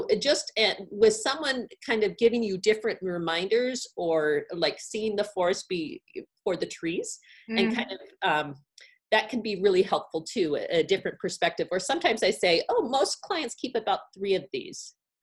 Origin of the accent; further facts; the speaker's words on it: Seattle, Washington, United States; For me, I'm from Seattle, so we love our coffee.